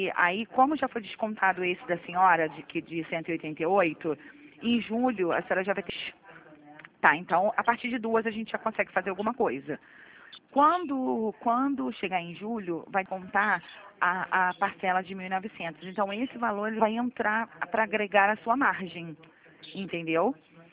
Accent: Rio de Janeiro, Brazil; Sou do Rio, sou do centro do Rio.

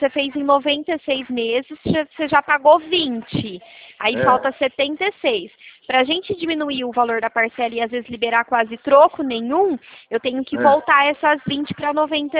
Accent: Araras, São Paulo, Brazil; Eu sou aqui de Araras.

